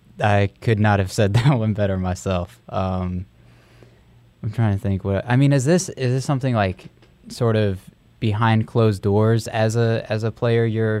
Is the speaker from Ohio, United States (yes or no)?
no; Chapel Hill, North Carolina, United States; I mean, I grew up in Chapel Hill